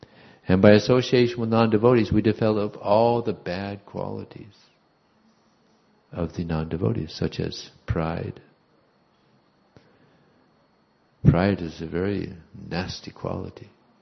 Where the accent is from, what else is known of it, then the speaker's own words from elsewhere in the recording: Texas, United States; I'm proud of being Texan. You know, Texans are very proud people. I'm proud of being American.